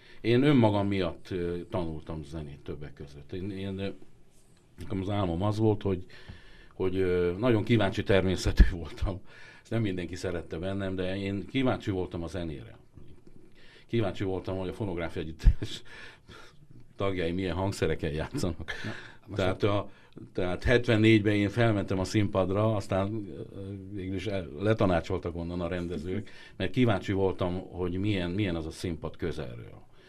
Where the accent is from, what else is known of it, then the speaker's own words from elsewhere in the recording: Borsod-Abaúj-Zemplén, Hungary; Tehát nekem Borsod megyéből jöttem, és nekem végig kellett járni minden létrát, minden iskolát.